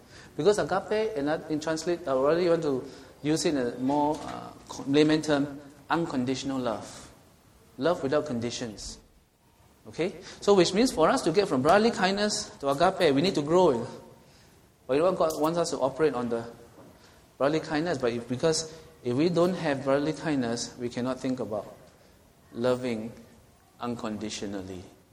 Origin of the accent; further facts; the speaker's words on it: Singapore; He's a Filipino, I'm a Singaporean, but what's our connection?